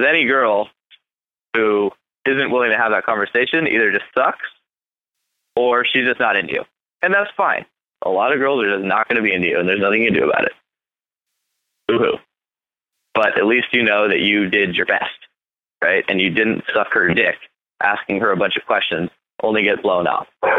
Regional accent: Michigan, United States; Not to totally talk shit about Toledo, but I'm from Michigan. My parents are from Michigan. I'm a product of U of M. So I was born and raised to hate Ohio.

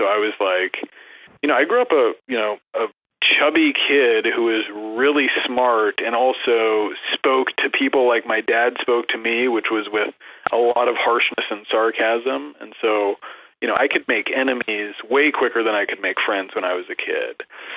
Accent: Glendale, United States; I grew up in Glendale, which was sort of like middle class, and we were on the lower end of that.

